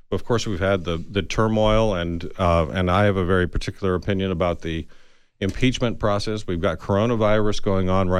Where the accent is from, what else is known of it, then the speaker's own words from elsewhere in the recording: Tucson, Arizona, United States; So as many of your listeners will know, I'm from Tucson. I grew up here.